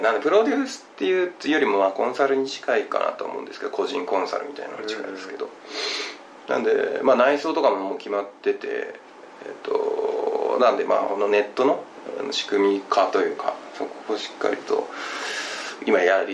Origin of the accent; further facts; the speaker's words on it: Saitama, Japan; まあ東京じゃないで僕埼玉ですけど、でもでそこまで田舎じゃなかったんで